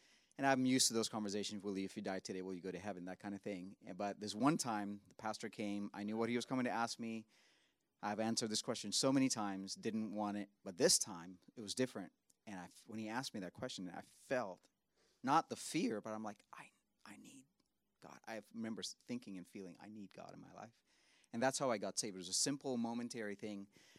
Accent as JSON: {"language": "English", "region": "Dubai", "country": "United Arab Emirates", "tie": "born or raised there", "also_born_or_lived": "India", "said": "I'm from India originally. I grew up in Dubai."}